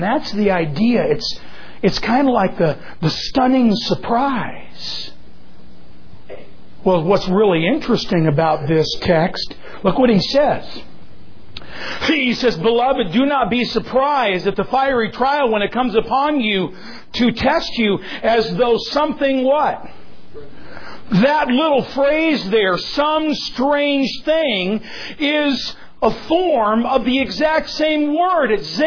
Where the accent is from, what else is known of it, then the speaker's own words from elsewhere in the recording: South Bend, Indiana, United States; I grew up in South Bend, Indiana, and played there around Notre Dame and at Notre Dame.